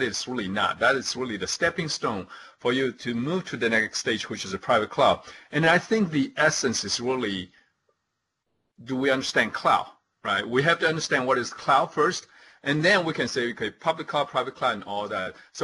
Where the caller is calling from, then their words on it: North Carolina, United States; I am saying hello from North Carolina.